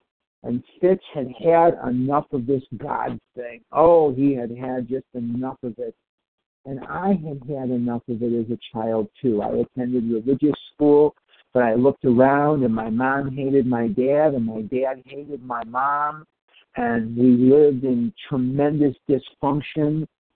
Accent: Scottsdale, Arizona, United States; I'm from Scottsdale, Arizona.

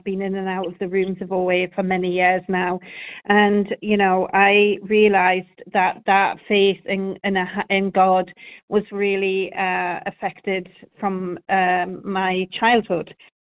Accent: Norway; I am a compulsive eater, and I am from Norway.

